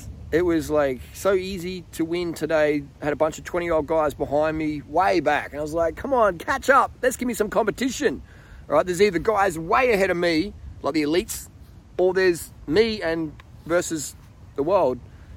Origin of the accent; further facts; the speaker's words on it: Australia; Excuse the French, excuse the Aussie Bogan. I'm an Aussie Bogan. Let me speak Aussie Bogan.